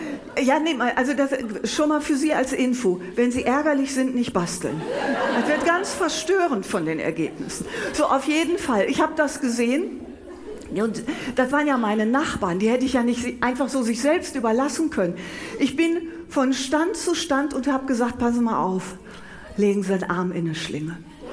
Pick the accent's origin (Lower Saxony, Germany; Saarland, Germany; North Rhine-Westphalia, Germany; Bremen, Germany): North Rhine-Westphalia, Germany; Bonn; ich komme doch aus Bonn